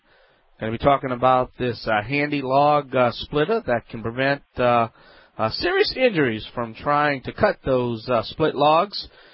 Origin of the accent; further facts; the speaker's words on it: Louisiana, United States; I am the Cajun man from the Bayou Land.